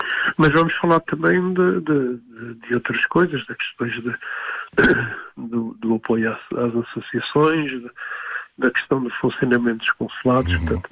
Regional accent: Portugal; somos 7 pessoas na direção, também somos portugueses

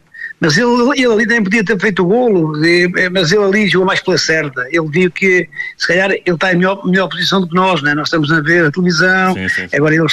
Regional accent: Portugal; não se ganha um jogo só porque somos portugueses

